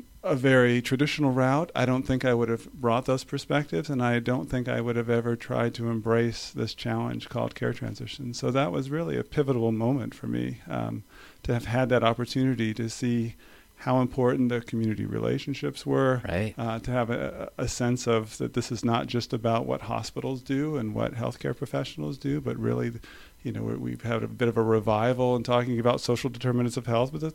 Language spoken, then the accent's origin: English; California, United States; I grew up here in California, a California kid